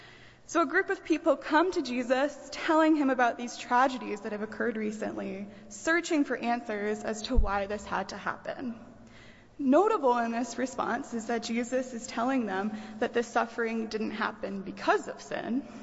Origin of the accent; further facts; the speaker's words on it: Beaverton, Oregon, United States; I'm originally from Beaverton, Oregon